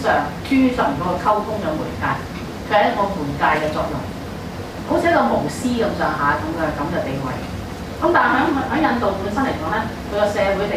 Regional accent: China; 都同我哋中國人啲唔同嘅

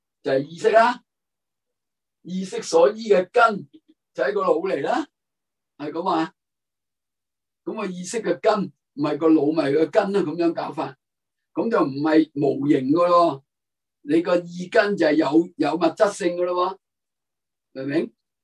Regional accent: China; 我哋中國人都係噶。

